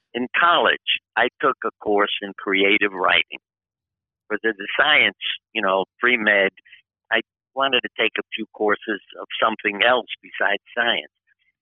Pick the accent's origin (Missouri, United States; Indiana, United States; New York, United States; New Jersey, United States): New York, United States; Brooklyn; We grew up together in Brooklyn, New York.